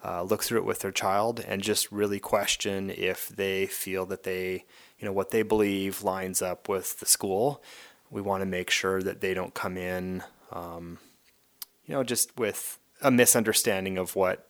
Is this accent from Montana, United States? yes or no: yes; Ronan, Montana, United States; I grew up in Western Montana, graduated from Ronan High School.